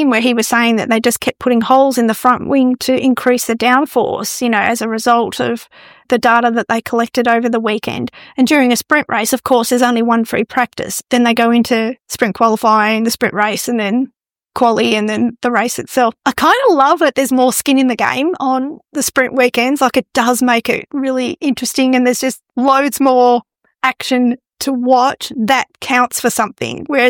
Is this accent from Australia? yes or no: yes; Australia; I'm an Australian, so I'm hoping